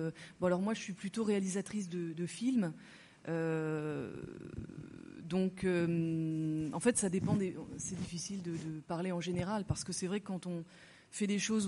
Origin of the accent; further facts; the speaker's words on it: Ajaccio, Corsica, France; À Ajaccio aussi, hein, puisque je viens d'Ajaccio.